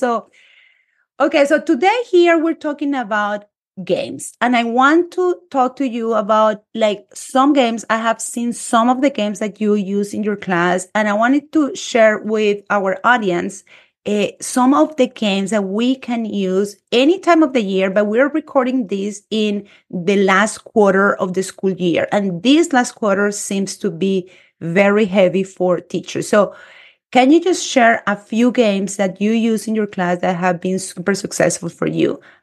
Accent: Colombia; moved away; Like we were raised in Colombia and we don't only are coming here with a different culture

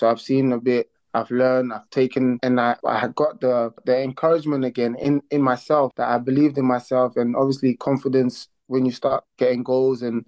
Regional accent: Netherlands; now in Aylesbury, United Kingdom; When I came from Holland, I moved to Aylesbury.

